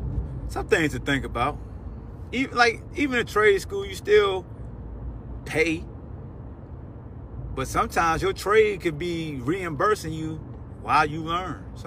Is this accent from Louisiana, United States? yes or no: no; Newport News, Virginia, United States; Like, I grew up in Newport News, Hampton area, in the shipyard.